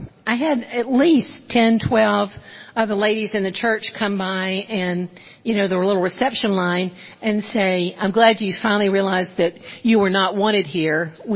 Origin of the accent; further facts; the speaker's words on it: Georgia, United States; now in Crestwood, United States; You know, I am a Georgia girl.